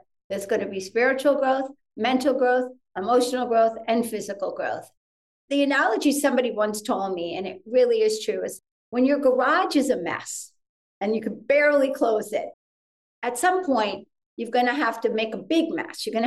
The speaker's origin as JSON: {"language": "English", "town": "Teaneck", "region": "New Jersey", "country": "United States", "tie": "born there", "said": "Yeah, Teaneck. I was born in Holy Name Hospital."}